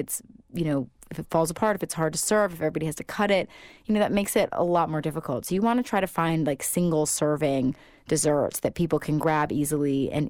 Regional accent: the South, United States; You know, I'm from the South, so there's a lot of Southern influence

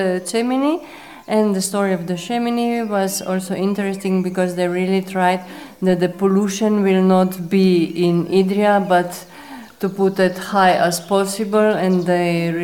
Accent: Slovenia; from Slovenia. I live with Jordi in Goričko.

